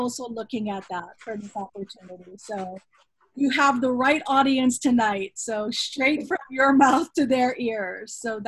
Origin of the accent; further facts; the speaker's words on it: Mililani, Hawaii, United States; And I should just say, I grew up in Mililani, so I'm a big fan of Wahiawa's food.